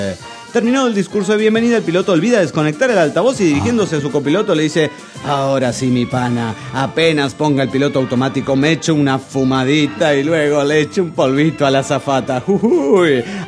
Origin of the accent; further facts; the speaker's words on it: Cancún, Quintana Roo, Mexico; de Cancún, Quintana Roo.